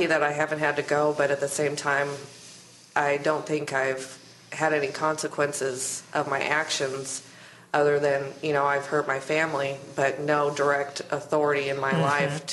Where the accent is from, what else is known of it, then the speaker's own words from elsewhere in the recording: Colorado, United States; I come from Colorado, and the laws have changed since the past few years